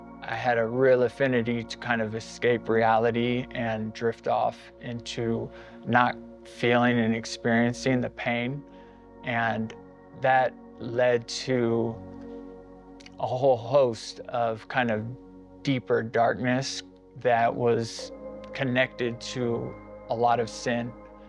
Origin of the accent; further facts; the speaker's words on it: Las Vegas, Nevada, United States; the kind of trauma and chaos that I experienced growing up in Las Vegas in a broken family.